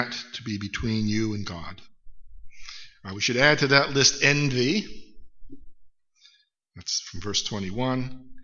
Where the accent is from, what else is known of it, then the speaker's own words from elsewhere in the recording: United States; You know, I used to think, I grew up in the United States, that there wasn't much interest in witchcraft amongst people.